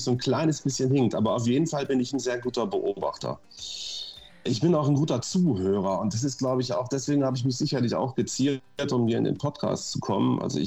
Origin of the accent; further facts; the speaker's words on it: Lower Saxony, Germany; Also ich bin geboren in Niedersachsen, dort auf einem Gutsbetrieb groß geworden, einem Bauernhof mit eigener Jagd.